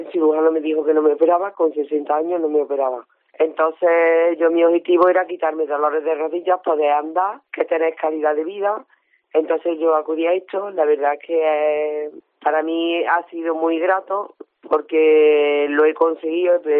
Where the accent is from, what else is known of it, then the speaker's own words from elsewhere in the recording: Córdoba, Andalusia, Spain; para el vestido de gitana y eso, porque soy de Córdoba.